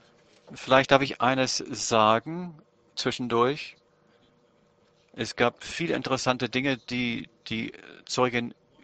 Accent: Denmark; Ich stamme aus Dänemark.

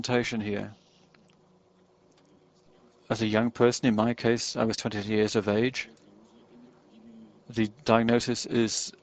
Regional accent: Poland; English is a second language; I come from Poland.

